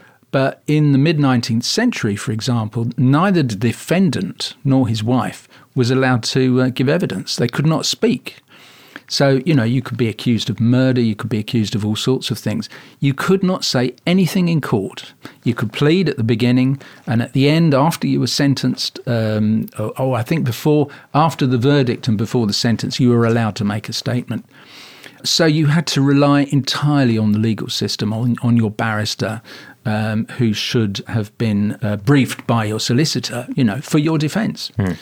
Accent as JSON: {"language": "English", "region": "London", "country": "United Kingdom", "tie": "born or raised there", "said": "my hometown, Ealing in West London, where I grew up."}